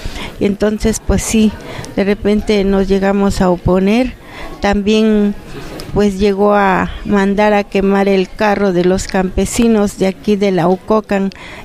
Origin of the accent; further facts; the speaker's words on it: Xochitlán de Flores Magón, Oaxaca, Mexico; soy pues de nacionalidad mexicana, nací en este lugar de los Xochitlán de Flores Magón.